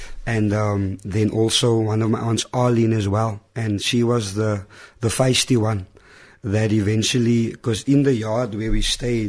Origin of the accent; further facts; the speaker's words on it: Bonteheuwel, Western Cape, South Africa; Born and bred in Bonthierville, grew up on the streets right there. I'm what you many call a struggle baby. Amen. I was born in the heart of the struggle.